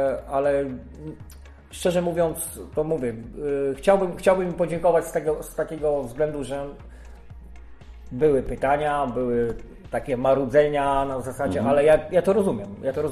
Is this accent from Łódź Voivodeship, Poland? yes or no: no; Zielona Góra, Lubusz Voivodeship, Poland; Ale no, jesteśmy z Zielonej Góry